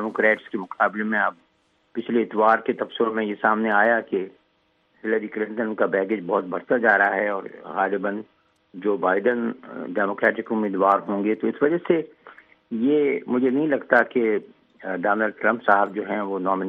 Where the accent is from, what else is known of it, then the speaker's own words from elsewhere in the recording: Bahawalpur, Punjab, Pakistan; میں چھوٹا سا تھا بہاولپور میں, پنجاب میں میں بڑا ہوا وہیں پر